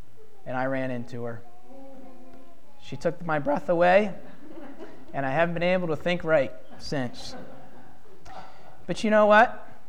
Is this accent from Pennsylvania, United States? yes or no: yes; Pennsylvania, United States; She from the Finger Lakes area of New York. I'm from Central Pennsylvania.